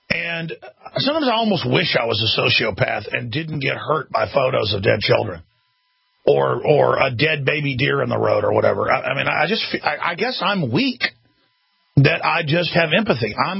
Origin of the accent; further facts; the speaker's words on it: Dallas, Texas, United States; I mean, I grew up in Dallas, folks.